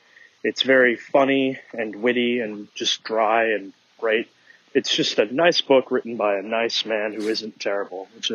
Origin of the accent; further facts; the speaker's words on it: Minnesota, United States; I am from Minnesota.